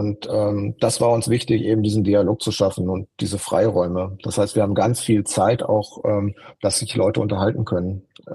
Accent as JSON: {"language": "German", "town": "Dortmund", "region": "North Rhine-Westphalia", "country": "Germany", "said": "jetzt komme ich aus Dortmund"}